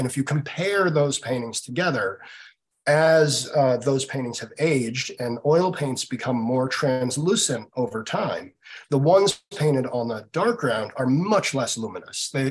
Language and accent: English; Boston, Massachusetts, United States; I'm from Boston. And I remember when I was young, the reintroduction of Sargent as an important artist.